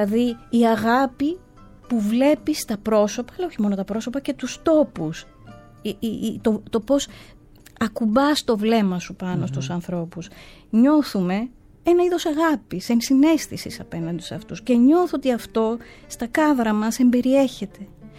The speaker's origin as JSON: {"language": "Greek", "region": "Peloponnese", "country": "Greece", "tie": "born or raised there", "said": "γιατί μεγαλώνοντας έχω ζήσει στην Αρκαδία, στα βουνά, που βλέπω τη θάλασσα."}